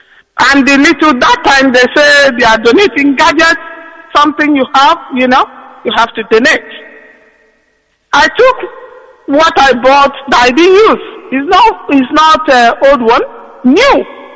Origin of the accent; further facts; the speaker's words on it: Ogbachukwu, Nigeria; now in London, United Kingdom; In Biafra land, I'm from Ogbachukwu, Anioma State.